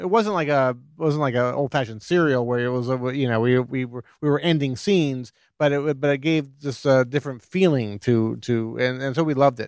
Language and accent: English; Indiana, United States; He was a professor from Indiana. I'm from Indiana, and I did not know this person whatsoever.